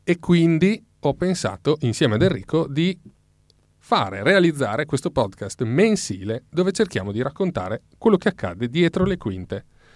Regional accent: Staranzano, Friuli-Venezia Giulia, Italy; quella locale del mio paese d'origine, che è Staranzano.

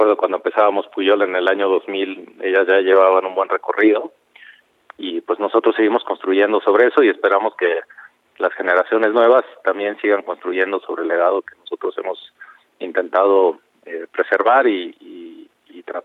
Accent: Mexico; que nosotros como mexicanos seamos los primeros que nos la creemos

